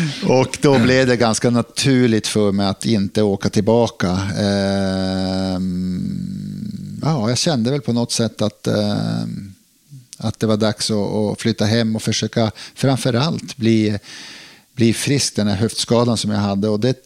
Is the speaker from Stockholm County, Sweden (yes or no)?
no; Piteå, Norrbotten County, Sweden; also born or lived in Luleå; som jag har vuxit upp tillsammans med i Piteå och Luleå.